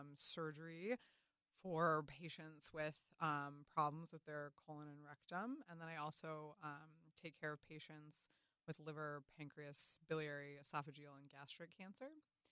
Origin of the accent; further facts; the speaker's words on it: Ann Arbor, Michigan, United States; And I grew up in Ann Arbor.